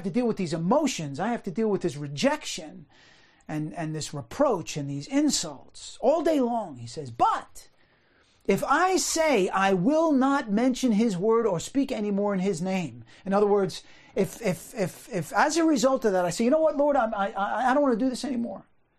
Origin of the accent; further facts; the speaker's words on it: New Rochelle, New York, United States; moved away; I grew up in New Rochelle. I've been gone from the place where I grew up for 40 years.